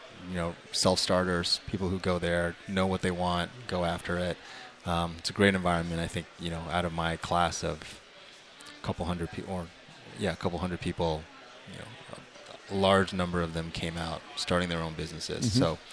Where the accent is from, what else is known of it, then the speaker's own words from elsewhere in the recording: Toronto, Ontario, Canada; now in United States; I didn't watch the Bills when I grew up in Toronto, so when I came here, the Eagles were my team.